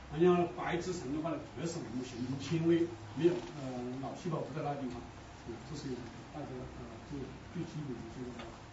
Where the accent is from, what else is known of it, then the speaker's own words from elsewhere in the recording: China; 我们中国人也很好去好用